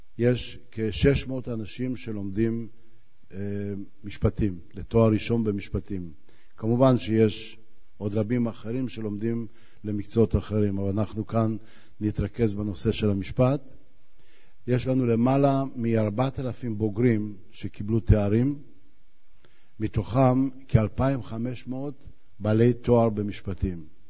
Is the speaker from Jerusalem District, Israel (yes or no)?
yes; Jerusalem, Jerusalem District, Israel; אני יודע על ירושלים, אני ירושלמי, אז אני חייב לשאת בכבודה של ירושלים